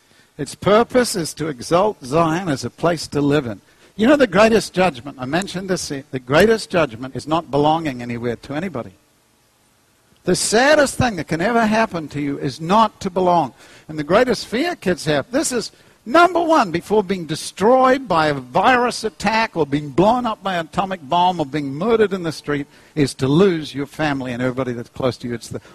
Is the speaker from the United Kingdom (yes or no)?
no; Manurewa, Auckland, New Zealand; I have to say, I'm from Manurewa.